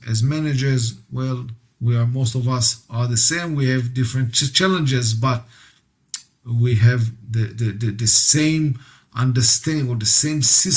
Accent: Israel; English is a second language; I'm from Israel, you are from Germany.

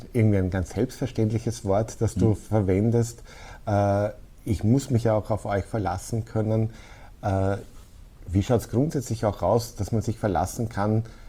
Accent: St. Oswald, Austria; oder ich komme selber aus St. Oswald, wo 1.200 Einwohner sind

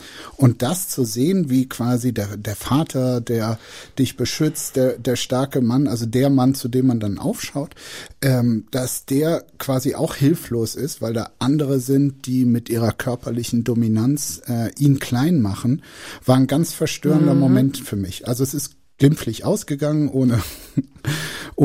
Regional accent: Bergisch Gladbach, North Rhine-Westphalia, Germany; born there; wo ich geboren bin, dann meinte sie Bergisch Gladbach

